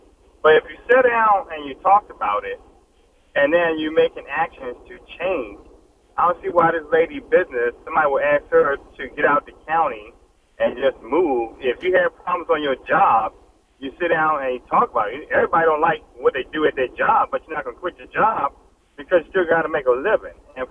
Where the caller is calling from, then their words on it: Clinton, Maryland, United States; Yes, sir. I'm calling from Clinton, Maryland.